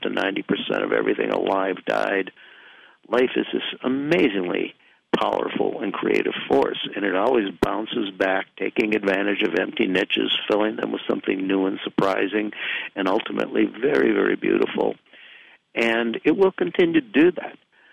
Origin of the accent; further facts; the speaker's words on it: Minneapolis, Minnesota, United States; take a video of a policeman in my hometown, Minneapolis, kneeling on top of somebody's neck.